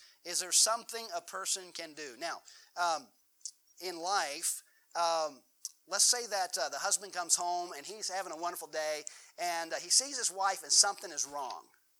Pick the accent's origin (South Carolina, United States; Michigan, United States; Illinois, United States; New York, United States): South Carolina, United States; And I grew up here in South Carolina, curvy roads, mountain roads, hill roads.